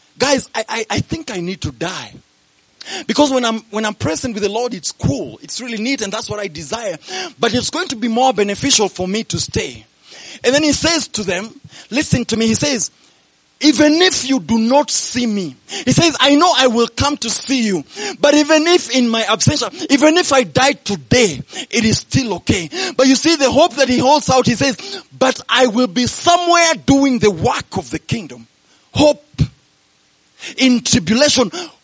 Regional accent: United States; It is not hope because I'm an American.

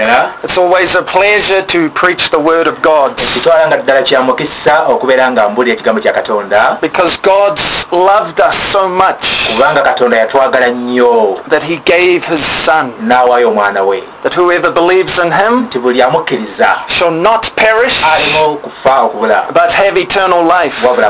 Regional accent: New Zealand; I'm from New Zealand.

